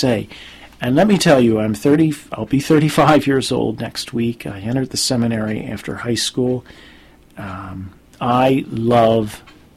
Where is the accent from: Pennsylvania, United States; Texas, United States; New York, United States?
Pennsylvania, United States; Philadelphia; born there; It was a Mother's Day morning, 8:55 in the morning, that I was born at St. Agnes Hospital on Broad Street.